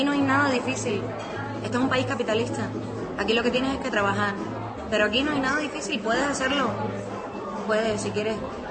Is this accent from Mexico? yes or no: no; Cuba; yo soy cubana. Y los cubanos no han tenido ni van a tener futuro